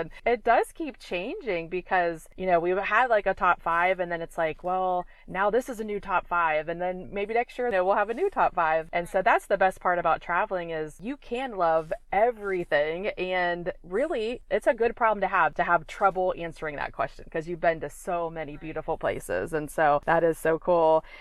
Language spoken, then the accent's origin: English; Ohio, United States; moved away as an adult; also born or lived in Florida, United States; So, you know, we're from Northeast Ohio. We moved to Florida. We spent 15 years there before we started traveling.